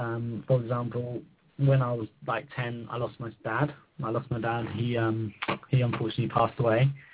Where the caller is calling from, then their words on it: England, United Kingdom; I'm in England. I live in England.